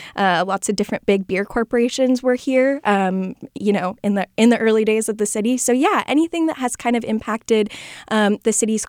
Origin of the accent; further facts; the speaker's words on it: California, United States; now in Sacramento, United States; Yeah, I grew up in the Bay Area. And so I think moving to Sacramento, it's been 10 years this year, which is exciting.